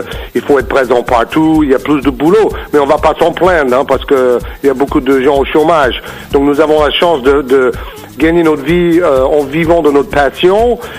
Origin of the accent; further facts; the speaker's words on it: United States; French is a second language; moved away as an adult; now in France; J'ai grandi aux États-Unis en adorant le basket